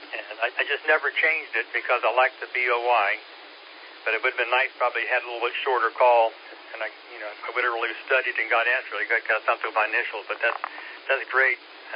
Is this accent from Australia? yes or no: no; Cincinnati, Ohio, United States; moved away as an adult; also born or lived in Florida; now in South Carolina, United States; I'm originally from the Cincinnati area, but I left there when I was 25 and spent 37, 38 years in Florida, around Orlando area. And I came up here to South Carolina 8 years ago.